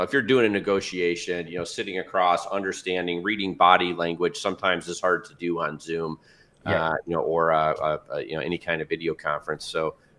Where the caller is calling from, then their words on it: Dallas, Texas, United States; I am just outside of Dallas, Texas, in the United States.